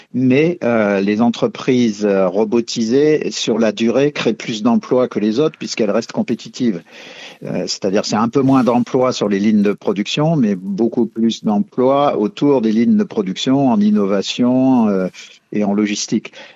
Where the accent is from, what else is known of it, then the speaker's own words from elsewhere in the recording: France; c'est très désagréable pour nous en tant que Français